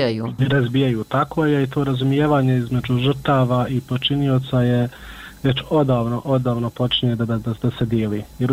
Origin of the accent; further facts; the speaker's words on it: Miljevina, Republika Srpska, Bosnia & Herzegovina; mi smo svi gore iz Miljevine.